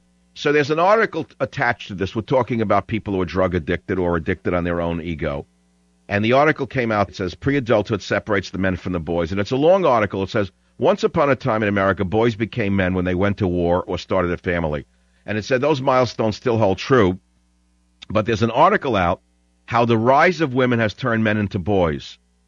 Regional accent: New York, United States; born or raised there

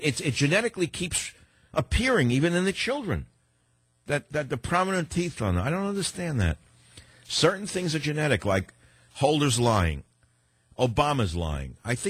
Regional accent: San Francisco, California, United States; On KSFO in my hometown of San Francisco

